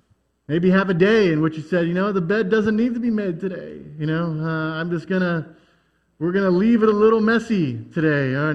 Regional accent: United States; Maybe that's because we're American, and that's part of our culture.

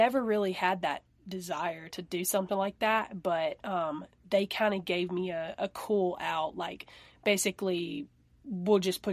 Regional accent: Alabama, United States; now in Nashville, United States; I love country. That's my roots. I'm from Alabama.

